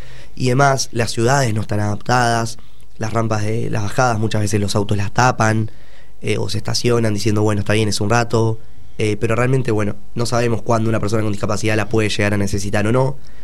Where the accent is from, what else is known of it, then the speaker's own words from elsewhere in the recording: Ascasubi, Buenos Aires, Argentina; Lorena Julio, fundadora, es de mi pueblo también, es ascasubense